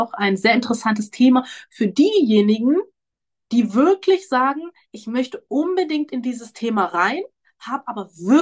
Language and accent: German; Brake, Lower Saxony, Germany; also born or lived in Bremen; Auf jeden Fall komme ich aus dem Norden. Ich bin in Brake aufgewachsen. Das ist in der Nähe von Oldenburg, und habe sehr lange, ich glaube 12, 13 Jahre in Bremen gelebt